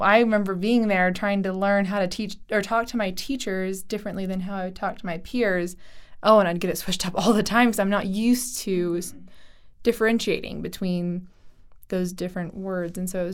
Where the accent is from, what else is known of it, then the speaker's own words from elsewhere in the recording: United States; And obviously, as an American, I know that America is filled with lots of different types of people from different backgrounds.